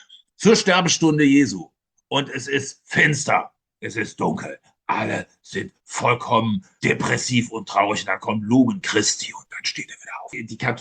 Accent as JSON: {"language": "German", "town": "Mönchengladbach", "region": "North Rhine-Westphalia", "country": "Germany", "said": "In Mönchengladbach, also in Rhein, in dem Kaff, wo ich herkomme, gab es dann manchmal lange Filmnacht."}